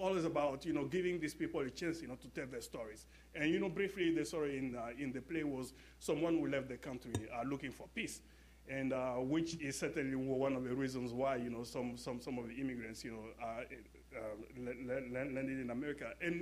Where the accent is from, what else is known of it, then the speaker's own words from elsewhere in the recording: Côte d’Ivoire; English is a second language; now in United States; I'm from West Africa, I'm from the Ivory Coast, and so we don't travel a lot.